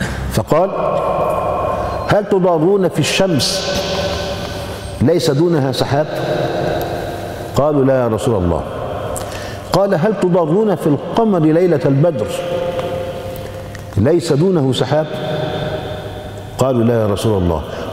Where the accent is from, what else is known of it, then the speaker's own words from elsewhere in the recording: Egypt; انت شوف لما عندنا في مصر مثلا لو اقتربت من منزل الرئيس كده بالغلط